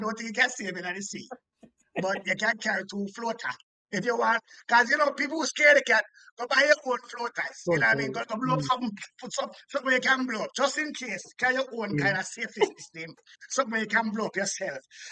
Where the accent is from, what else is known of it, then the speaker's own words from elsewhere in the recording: Jamaica; I like giving people a flavor of who I am as a stand-up comedian, but also as a man, as a Jamaican.